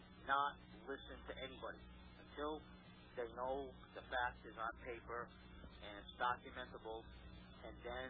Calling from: Rhode Island, United States; I'm calling from Rhode Island.

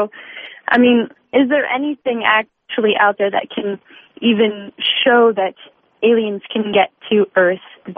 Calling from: Los Angeles, California, United States; I'm calling from Los Angeles

